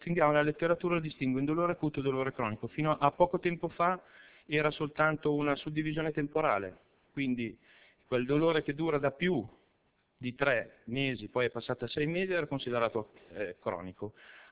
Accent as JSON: {"language": "Italian", "town": "Pavia", "region": "Lombardy", "country": "Italy", "said": "Io vengo da Pavia, quindi Regione Lombardia"}